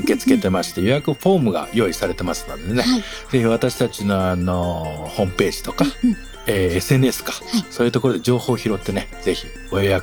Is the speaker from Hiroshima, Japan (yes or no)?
yes; Kure, Hiroshima, Japan; はい、私の故郷